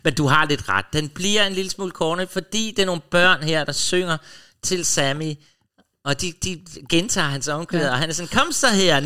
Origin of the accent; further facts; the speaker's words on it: Jordløse, Region of Southern Denmark, Denmark; for jeg husker jo min barndom hjemme i Jordløs.